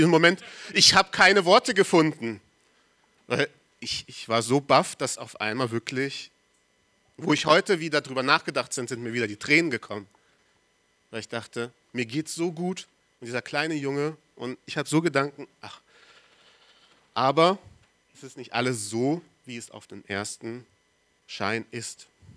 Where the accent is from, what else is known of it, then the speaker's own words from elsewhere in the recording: Marburg, Hesse, Germany; Wo ich herkomme, in Marburg, war unsere Gemeinde neben einem Obdachlosenheim.